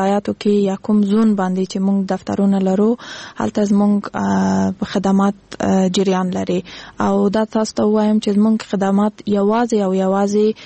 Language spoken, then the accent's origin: Pashto; Kandahar, Afghanistan; now in Kabul, Afghanistan; زه خپل د کندهار د ولایت یم او ما تحصیل د حقوق په بخش کې کړی دی د امریکایانو پانتون کې دلته په کابل کې